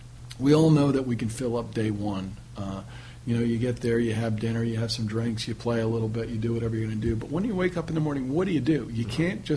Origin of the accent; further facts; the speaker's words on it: Trenton, New Jersey, United States; recognizing I'm from Trenton, New mm-hmm. Jersey, so I happen to like the Northeast